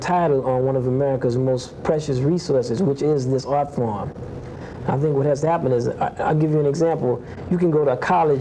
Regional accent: New Orleans, Louisiana, United States; Like, when I grew up in New Orleans, my father was the jazz teacher at the New Orleans Center for Creative Arts High School.

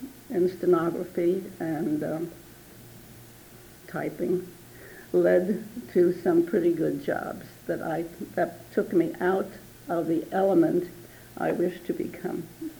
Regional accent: New York City, New York, United States; born there; Well, I was born in New York City, New York, of immigrant parents. My father came from Poland, and my mother from Ukraine.

